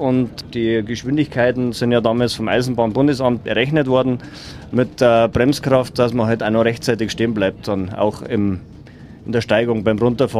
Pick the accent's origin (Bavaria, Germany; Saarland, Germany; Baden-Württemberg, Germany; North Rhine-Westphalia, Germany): Bavaria, Germany; Garmisch-Partenkirchen; Durchaus, wenn man dann hier aufgewachsen ist. Also ich bin ja in Garmisch geboren und wohne ja direkt neben der Zahnradbahn.